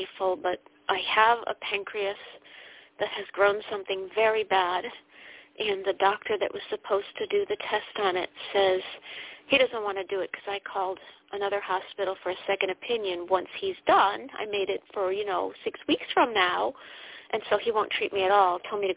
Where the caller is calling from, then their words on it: Connecticut, United States; Oh, Connecticut.